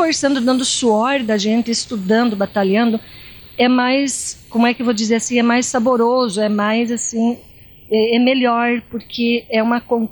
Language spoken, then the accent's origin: Portuguese; Campina Redonda, Brazil; Eu vim da Campina Redonda, mais as outras meninas também que vieram de outros lugares.